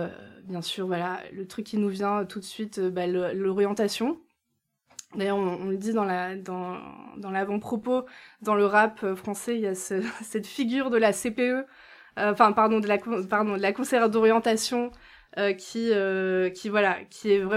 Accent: Lille, Hauts-de-France, France; moi, j'ai grandi à Lille et on parle de l'école, mon lycée est à quelques minutes d'ici, mon collège, voilà, à 15 minutes d'ici

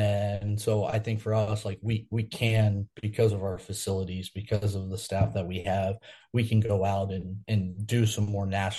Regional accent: Florida, United States; I grew up in Florida. I've spent some time coaching there.

